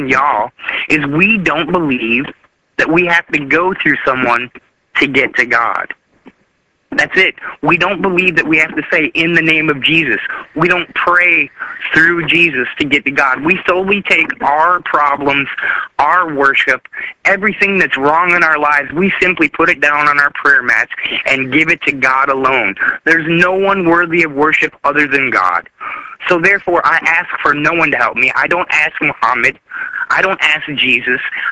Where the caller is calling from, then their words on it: Nashville, Tennessee, United States; I'm calling from Nashville, Tennessee.